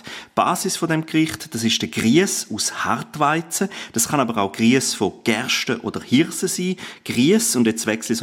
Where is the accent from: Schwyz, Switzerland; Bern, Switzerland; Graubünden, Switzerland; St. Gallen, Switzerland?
Graubünden, Switzerland; Ja, ich als Bündner würde sagen